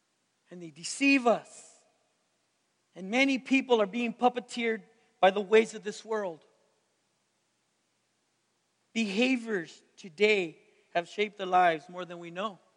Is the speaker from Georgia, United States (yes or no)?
no; Brawley, California, United States; Oh, I was a Pinocchio from Brawley, man.